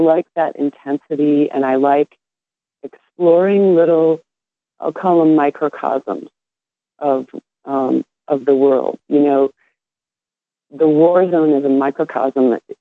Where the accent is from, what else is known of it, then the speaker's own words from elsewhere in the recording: Minnesota, United States; I grew up in Minnesota, and I'm an artist, but I made my living as an archaeologist for many years.